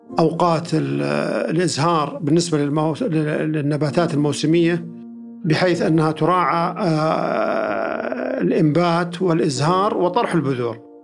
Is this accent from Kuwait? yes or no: no; Saudi Arabia; معدل الأمطار عندنا في السعودية يصل إلى 100-130 ملي في السنة